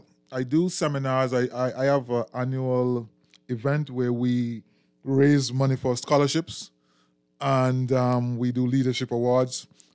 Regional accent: Jamaica; moved away; Yeah, I am from Jamaica.

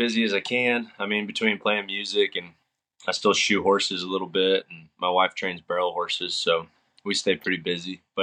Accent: Texas, United States; But I was from Texas, and you grow up just, if you're from out here, you're pretty aware of the country music scene

